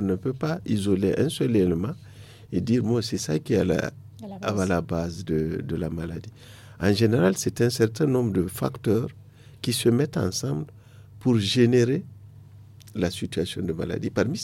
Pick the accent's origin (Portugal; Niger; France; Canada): Niger; Mais bien sûr, ça me dit beaucoup de choses, puisque je suis nigérien.